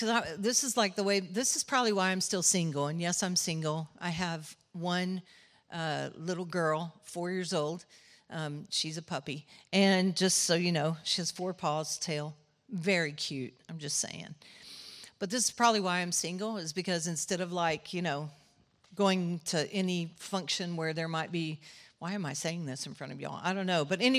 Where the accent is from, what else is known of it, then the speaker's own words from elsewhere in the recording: Texas, United States; I know we're from Texas, so there's got to be somebody in here who does deer hunting.